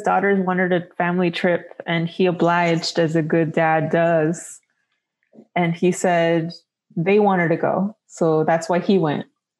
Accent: Jalisco, Mexico; because we're from Jalisco, and tequila, right. Jalisco is like a couple hours from where I was born.

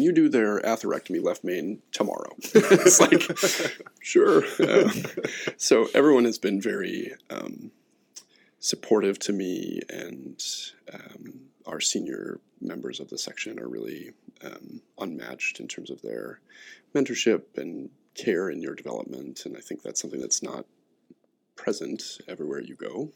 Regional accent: Montana, United States; I'm from Montana, and I went to college at the University of Montana fully anticipating to be a biology teacher.

